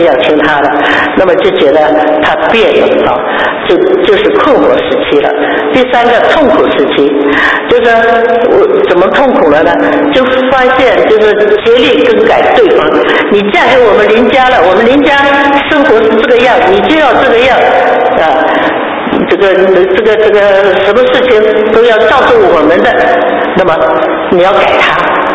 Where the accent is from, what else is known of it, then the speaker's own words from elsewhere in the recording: China; 我们中国人讲江山易改，本性难移